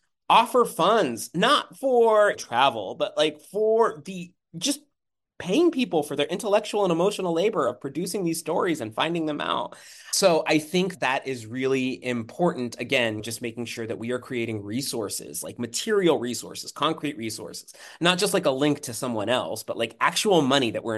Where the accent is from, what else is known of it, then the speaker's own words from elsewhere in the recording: West Virginia, United States; I am brown and I grew up in West Virginia. Like, I'm an Appalachian kid